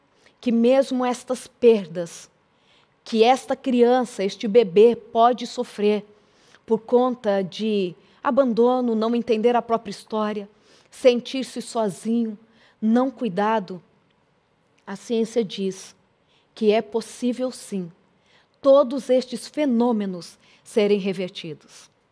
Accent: São Paulo, Brazil; Eu sou da Zona Leste de São Paulo, nasci no Belenzinho. Olha que privilégio.

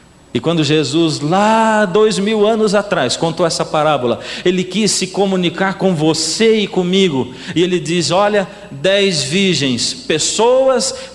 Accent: São Paulo, Brazil; que a gente diz lá na minha terrinha, no interior de São Paulo

